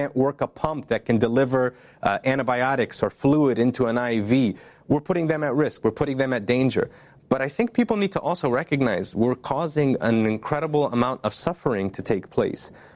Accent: United States; just as an American doctor who works in the United States

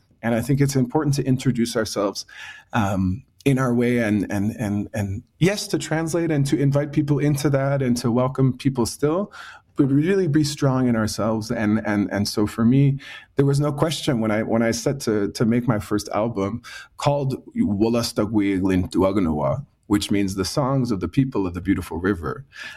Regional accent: Eastern Canada, Canada; So I just said in my language … I come from the East Wabanaki territory. Mi'kma'ki, Wabanaki, we're all related, we're all connected.

